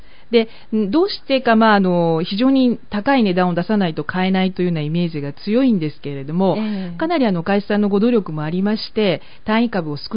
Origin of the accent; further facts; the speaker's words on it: Osaka, Japan; 関西の大阪の出身です。